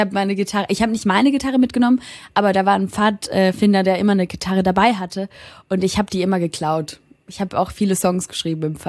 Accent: Switzerland; Bei uns in der Schweiz heißen sehr, sehr viele Hunde Joya.

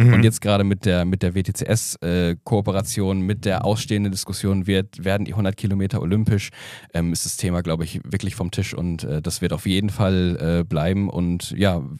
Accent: North Rhine-Westphalia, Germany; ich komme ja auch aus dem Ruhrgebiet

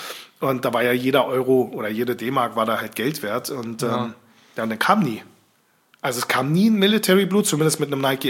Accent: Turkey; now in Berlin, Germany; ich als Türke selber

